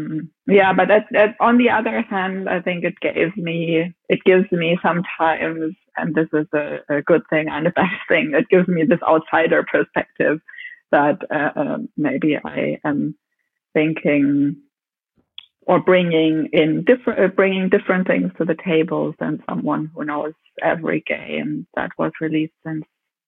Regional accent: Germany; Well, my upbringing was quite standard for a German girl, I would say. My parents were both teachers, and I was growing up in a small industrial city in southern Germany.

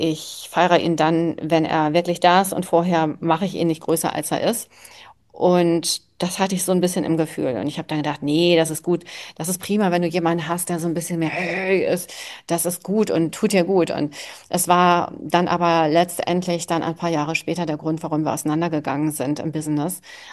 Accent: Germany; Ich bin hochemotional und das trägt und leitet mich auch als Rheinländerin

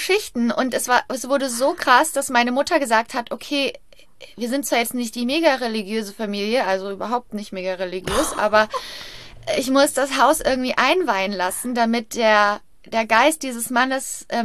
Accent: Brachelen, North Rhine-Westphalia, Germany; Also ich bin im Brachelen, im Kreis Hückelhofen, aufgewachsen. Und da haben wir in einem alten Haus gewohnt.

